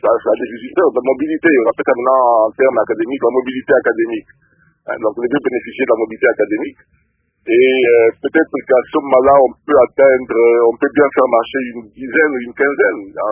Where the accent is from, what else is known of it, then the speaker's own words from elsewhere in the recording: DR Congo; Parce que chez nous, au Congo, pour être professeur, il faut être docteur à thèse.